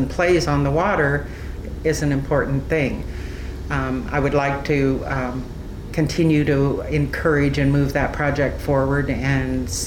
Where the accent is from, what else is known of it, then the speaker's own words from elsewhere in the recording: Haines, Alaska, United States; I grew up in a fishing family. My husband was also a commercial fisherman. So, I grew up in Haynes. We live on the water.